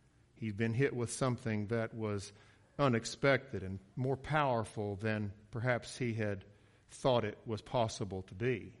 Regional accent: Coryville, Ohio, United States; I grew up outside of Ironton, Ohio, in a little village called Coryville

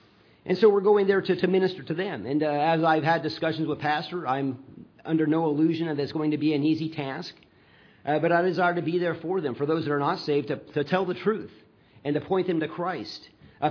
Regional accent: North Dakota, United States; a decision that we've made to move back to my home state of North Dakota.

